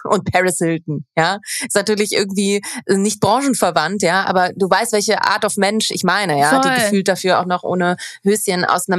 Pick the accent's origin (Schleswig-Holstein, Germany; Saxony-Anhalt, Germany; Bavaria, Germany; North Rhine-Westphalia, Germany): North Rhine-Westphalia, Germany; Odenthal; ich komme aus Köln, aber ich komme ja eigentlich aus Bergisch Gladbach. Und eigentlich, wenn ich sage aus Bergisch Gladbach, komme ich aus Odenthal, was nur noch mal eine halbe Stunde von Bergisch Gladbach weg ist. Aber mit der Bahn sind es nur 25 Minuten nach Köln.